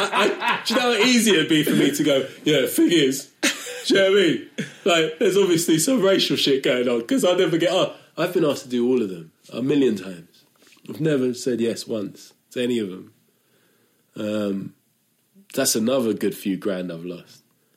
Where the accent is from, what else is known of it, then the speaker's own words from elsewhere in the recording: London, United Kingdom; I'm like, I'm not from Norwich, I'm from London.